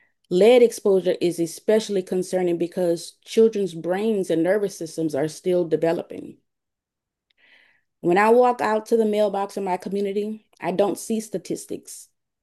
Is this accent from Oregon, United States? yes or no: no; Louisiana, United States; As a child growing up in Cancer Alley, I suffered from severe asthma that often made it difficult just to be a kid.